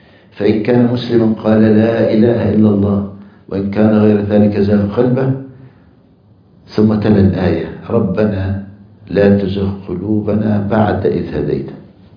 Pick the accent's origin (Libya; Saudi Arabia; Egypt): Egypt; المقابر عندنا في مصر عبارة عن غرف